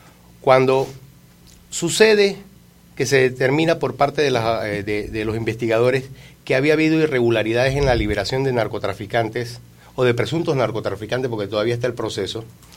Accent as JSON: {"language": "Spanish", "country": "Panama", "said": "estas son las posiciones que uno tiene que tener como panameño, de desprendimiento"}